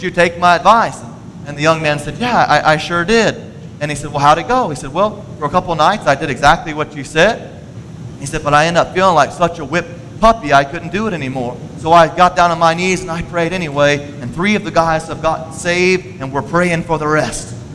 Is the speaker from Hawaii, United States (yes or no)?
no; Pensacola, Florida, United States; Now, I grew up in Pensacola, Florida, and people don't know a lot of things about Florida except for the beaches